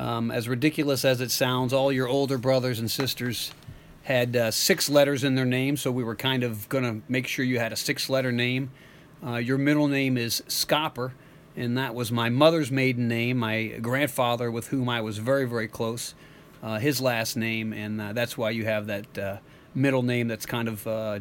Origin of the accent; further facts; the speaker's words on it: Lakewood, United States; also born or lived in Bay Shore; I was born in 1966 in Bayshore, New York, which is on Long Island.